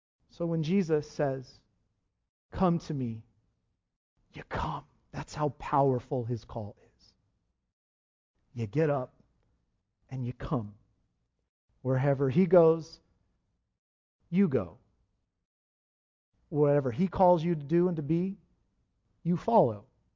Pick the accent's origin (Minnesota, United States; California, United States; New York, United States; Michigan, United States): California, United States; Lemoore; something that happened this week in my hometown of Lemoore.